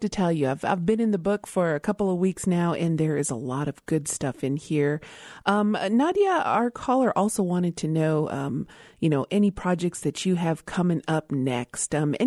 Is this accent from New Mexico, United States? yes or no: yes; Isleta Pueblo, New Mexico, United States; from Isleta Pueblo